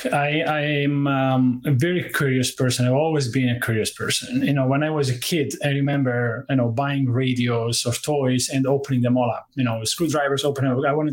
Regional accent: Toronto, Ontario, Canada; also born or lived in Italy; for those of you that don't know me. And I've been in the, like Norm, I'm from Toronto as well. Born in Italy, moved here about 12 years ago.

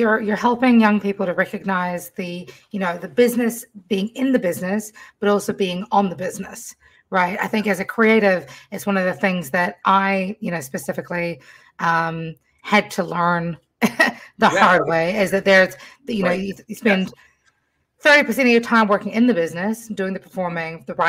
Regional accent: New Zealand; I grew up in New Zealand, and I'm a very multicultural human being, being Fijian, American, Persian, Kiwi, and, you know, obviously American, you know, Norwegian as well

